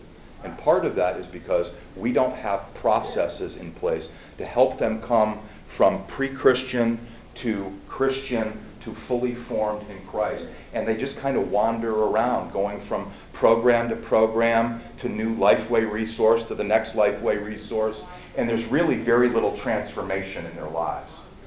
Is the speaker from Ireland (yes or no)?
yes; Ireland; and I am Irish, if you're wondering where my name comes from